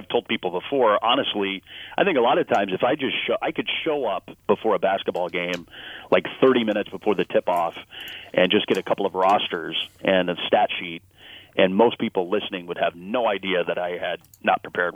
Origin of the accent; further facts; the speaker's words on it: Parsons, Kansas, United States; Well, I grew up in Parsons, Kansas, which is a little town in southeast Kansas, about 10,000 people. And I actually grew up out in the country outside of town on a gravel road.